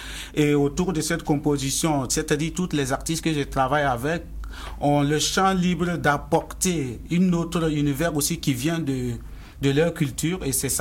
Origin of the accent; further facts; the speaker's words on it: Côte d’Ivoire; born there; je suis né en Côte d'Ivoire, mais mes parents sont d'origine burkinabé. Donc, ouais. Donc j'ai la nationalité burkinabé. Mais bon, voilà, ça fait que j'ai les deux nationalités, en fait.